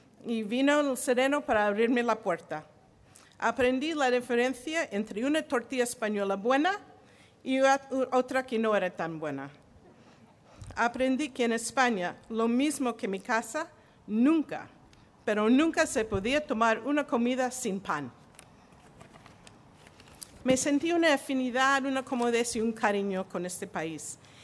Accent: Seattle, Washington, United States; born there; Soy sefardita. Nací en Seattle, donde la comunidad sefardita es una de las más grandes de los Estados Unidos y una de las más puras.

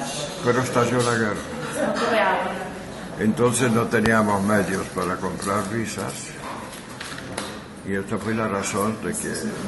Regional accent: Poland; born there; Spanish is a second language; Sí, nací en Polonia.

